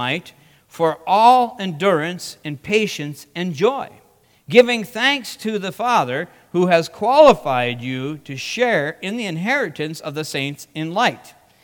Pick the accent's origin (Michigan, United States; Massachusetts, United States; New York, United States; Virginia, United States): Michigan, United States; Tapiola; it would be more or less like when I tell people, oh, no, I'm not from Houghton, I'm from Tapiola.